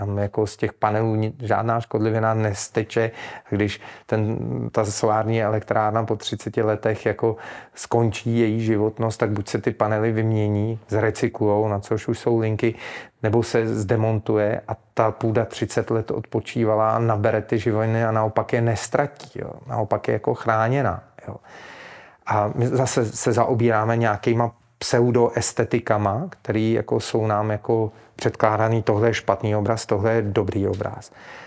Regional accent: Teplice, Ústí nad Labem Region, Czechia; Protože já jsem vyrůstal v Teplicích a dětství jsem strávil v 80. letech v téhle oblasti

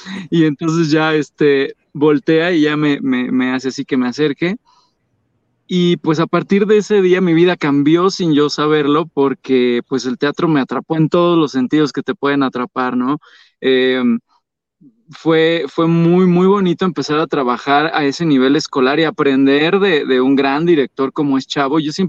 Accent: Tijuana, Baja California, Mexico; also born or lived in Metepec; Yo inclusive ni siquiera vivía en Metepec, yo vivía en Tijuana. O sea, sí soy de Metepec, pero vivía todavía más lejos, ¿no? Estuve prácticamente mi niñez, mi adolescencia estuve en Tijuana. Regreso a estudiar la carrera

